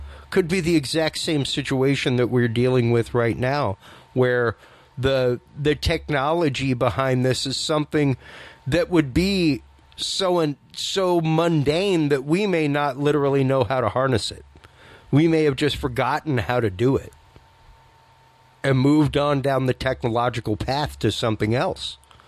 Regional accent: Louisiana, United States; I'm Cajun. Let's take this as a prime example. I am Cajun.

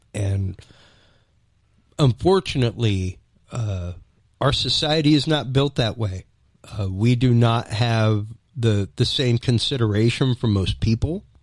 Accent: United States; I just, in good conscience as an American, cannot. I can't. We live in America.

